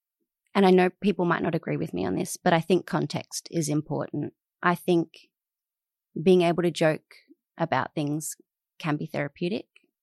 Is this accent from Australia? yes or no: yes; Alice Springs, Northern Territory, Australia; born or raised there; moved away as an adult; also born or lived in Adelaide